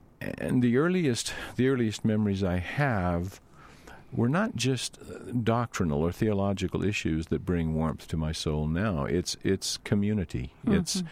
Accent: Louisiana, United States; I grew up not in Mormon territory. I grew up in Louisiana.

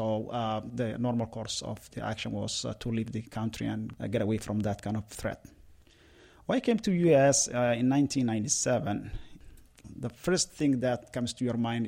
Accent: Mogadishu, Banaadir, Somalia; I am 49 years old. I am from Somalia. I was born in Mogadishu.

